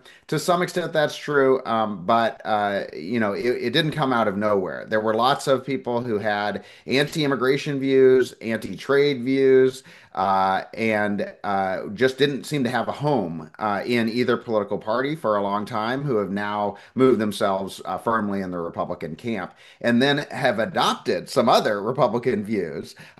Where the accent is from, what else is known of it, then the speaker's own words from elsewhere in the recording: Missouri, United States; Yeah, well, I'm originally from Missouri, and in northern Missouri, you know, used to be represented by Democrats as well